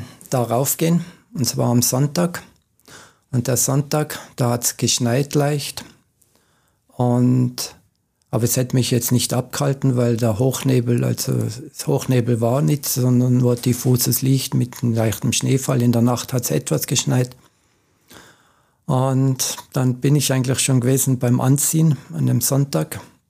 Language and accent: German; Boden, Tyrol, Austria; ich komme aus dem Seitental vom Lechtal, aus Boden. Und da war eigentlich die Lawinengefahr im Winter, war es um und auf.